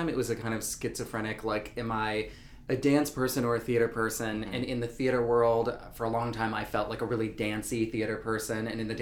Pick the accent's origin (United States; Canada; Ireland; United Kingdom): United States; North Carolina; Yeah, I mean, I'm from North Carolina and near Asheville.